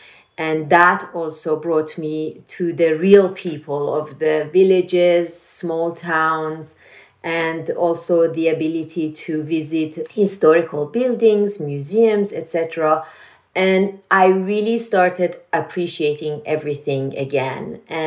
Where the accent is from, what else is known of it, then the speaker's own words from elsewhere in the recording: Iran; English is a second language; moved away as an adult; now in United States; And after the revolution, honestly, I did not go back to Iran for 30 years. The first time I left was 79, and when I returned was 2009, so 30 years almost to the day.